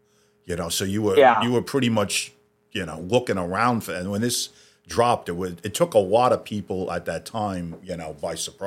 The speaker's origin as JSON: {"language": "English", "town": "Brooklyn", "region": "New York", "country": "United States", "accent": "Brooklyn", "said": "Well, I'm a bogus Jersey guy, first of all. I'm from Brooklyn. Mark's a career Jersey guy. I'm only out here 3 years. So this is a bona fide Brooklyn accent."}